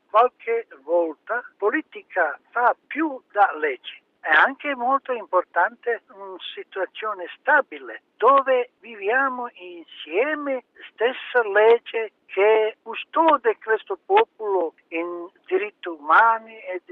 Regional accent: Bosnia & Herzegovina; Italian is a second language; Io guardo il mio paese, Bosnia e Erzegovina.

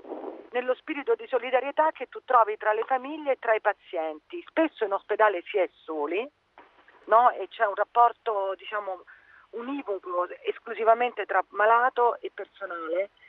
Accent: Rome, Lazio, Italy; perché sono romana per motivi, diciamo, personali

